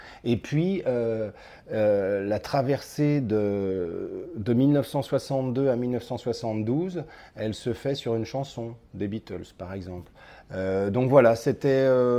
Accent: Lyon, Auvergne-Rhône-Alpes, France; je suis comédien, auteur, metteur en scène, je viens de Lyon.

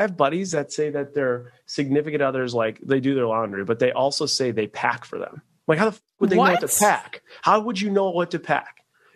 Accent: Buffalo, New York, United States; Well, I grew up in Buffalo, right? So I could throw a football and I would be into Ontario.

